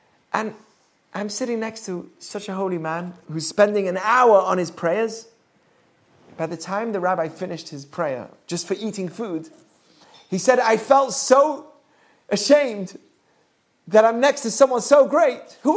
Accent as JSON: {"language": "English", "town": "Manchester", "region": "North West England", "country": "United Kingdom", "said": "There is a story in Manchester where I'm from England. What gave it away? I'm from England."}